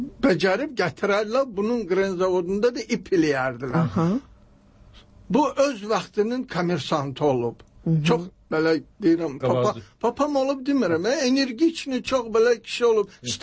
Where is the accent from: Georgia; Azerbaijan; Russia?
Russia; Derbent, Dagestan; born there; accent: Dagestani; Papam da mamam itirməmişdi ləhcəsini. Mən də Dağıstan ləhcəsidir. Dərbətdə doğulmuşam.